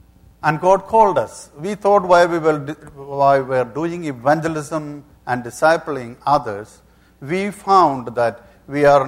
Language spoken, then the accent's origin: English; India; English is a second language; I was born and raised in India, somewhere here.